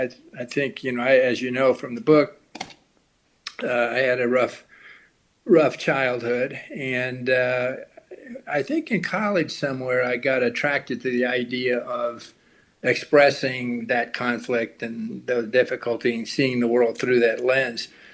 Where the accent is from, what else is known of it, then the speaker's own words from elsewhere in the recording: Nebraska, United States; First of all, let me say I'm from Nebraska, mm-hmm. as you mentioned earlier, and I lived in Lincoln, and my brother went to school with Charlie